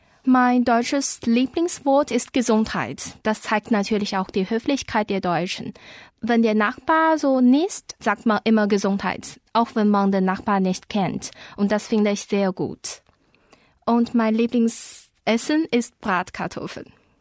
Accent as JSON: {"language": "German", "country": "China", "second_language": "German", "said": "Ich komme aus China, bin 26 Jahre alt."}